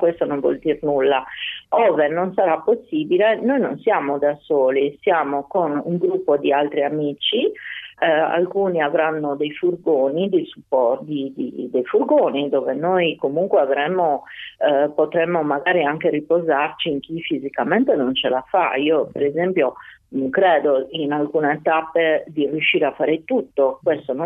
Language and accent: Italian; Sardinia, Italy; Io sinceramente da sarda sono strafelice di poterci andare